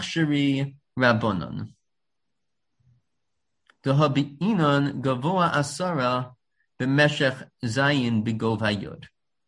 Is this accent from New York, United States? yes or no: yes; Lawrence, New York, United States; I grew up on Central Avenue in Lawrence, and there was a Reform temple across the street called Temple Israel.